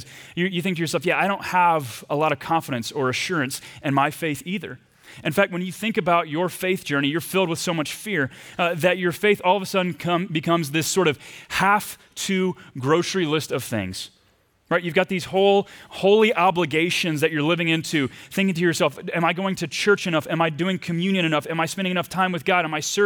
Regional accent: the South, United States; Growing up in the South, I had the chance each and every summer to go to our church's retreat camps.

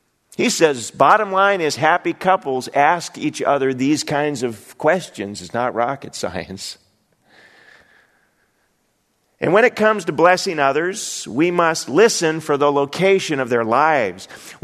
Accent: Rochester, Minnesota, United States; common places and people like Rochester, which is my hometown.

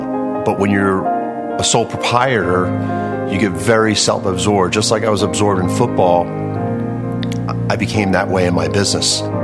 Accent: New Jersey, United States; As a kid growing up in New Jersey, there were two constants in my life, my mother and football.

